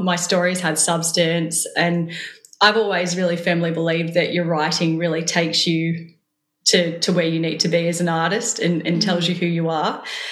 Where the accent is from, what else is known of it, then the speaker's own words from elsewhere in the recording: Melbourne, Victoria, Australia; I'm from Melbourne and I'm born and bred here.